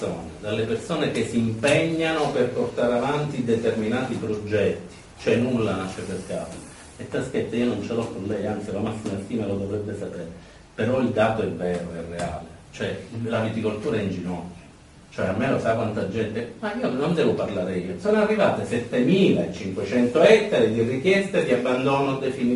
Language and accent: Italian; Sicily, Italy; noi abbiamo il vizio da siciliani di pensare che le cose siano immutabili